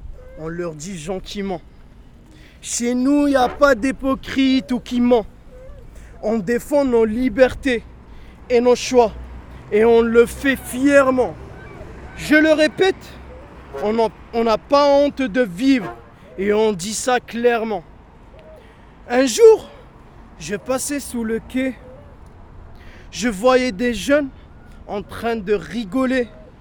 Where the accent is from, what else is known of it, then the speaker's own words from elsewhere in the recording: Algiers Province, Algeria; je viens de la banlieue d'Alger.